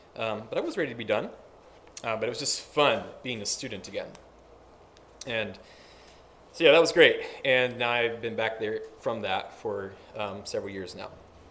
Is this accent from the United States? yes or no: yes; Belleville, New York, United States; I was born in Belleville, Pennsylvania, and my family moved to Belleville, New York, which is upstate New York, far from New York City, right close to Lake Ontario. Grew up on a dairy farm, and I lived there.